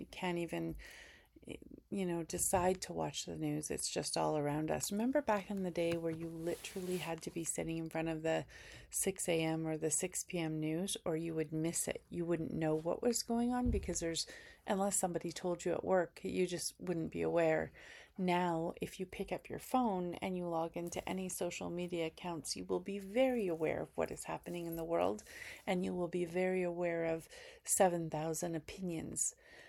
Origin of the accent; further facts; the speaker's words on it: Canada; We, as in the United States, and I'm Canadian